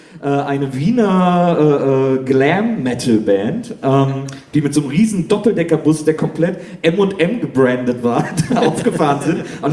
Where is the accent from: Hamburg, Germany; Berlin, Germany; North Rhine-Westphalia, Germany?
North Rhine-Westphalia, Germany; Wesseling; weil ich komme aus Wesseling, das ist auch ein kleines Städtchen.